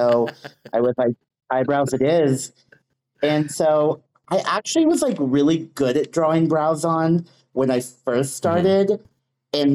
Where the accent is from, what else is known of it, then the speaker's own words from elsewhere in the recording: Portland, Oregon, United States; but I grew up in Portland. Okay. I've lived here my whole life.